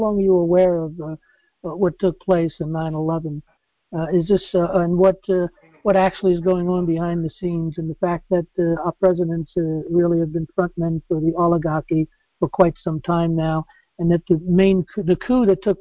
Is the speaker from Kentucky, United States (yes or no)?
no; New York City, New York, United States; I come from New York City, so I've known about Trump for many, many years